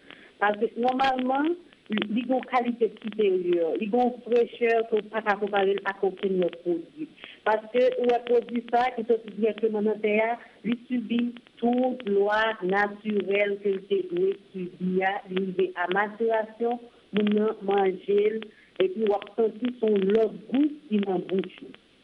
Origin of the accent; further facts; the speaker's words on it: Haiti; C'est pour nous-mêmes haïtiens, nous venons ça de la Cognala, pour encourager l'économie locale, nous sommes vraiment obligés de manger naturel. Dès que nous sommes en Haïti